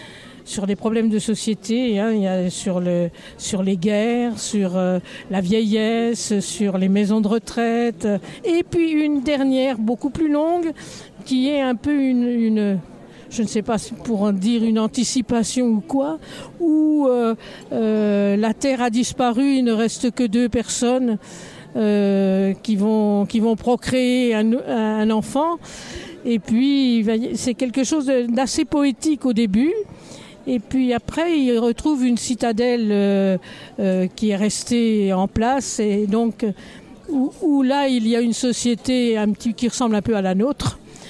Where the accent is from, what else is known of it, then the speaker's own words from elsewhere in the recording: Cessey-sur-Tille, Bourgogne-Franche-Comté, France; Dans mon village natal.